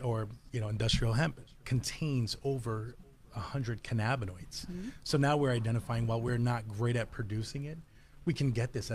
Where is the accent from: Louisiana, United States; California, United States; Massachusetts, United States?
Massachusetts, United States; Worcester; I think it also serves a purpose with the idea that I'm from Worcester, or mm-hmm. I've been in Worcester for a long period of time.